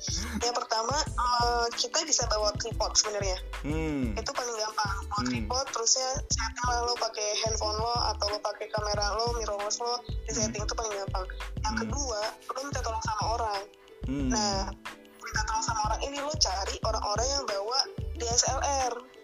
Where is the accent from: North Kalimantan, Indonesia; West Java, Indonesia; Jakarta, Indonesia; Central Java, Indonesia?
West Java, Indonesia; Bekasi; gue dari Bekasi nih ya, kota yang di peta aja di bang luar planet gitu kan.